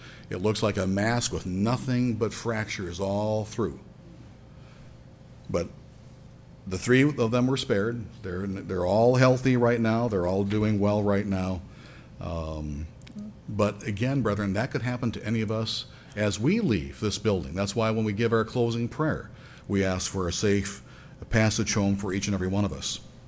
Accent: Detroit, Michigan, United States; When I graduated from Ambassador, I went back home to my hometown of Detroit, Michigan, and I was a member of the Detroit East Church back in the Worldwide Church of God days.

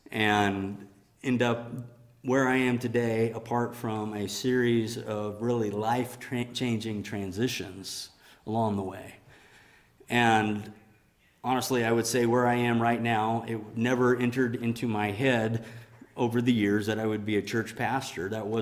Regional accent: Key West, Florida, United States; born there; where I began, which was I was born in Key West, Florida, all right, to where I've ended up

